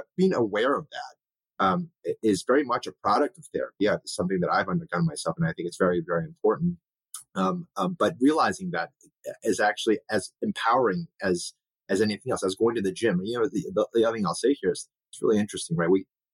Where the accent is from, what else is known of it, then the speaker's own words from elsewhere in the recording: Cincinnati, Ohio, United States; Yeah, it's really fascinating. You know, as a Chinese American, my parents immigrated here. My brother and I were the only two Asian kids in our entire high school.